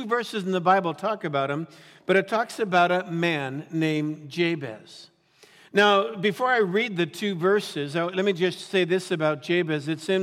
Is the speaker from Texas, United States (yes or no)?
no; Santa Monica, California, United States; I hung out with them, grew up in Santa Monica.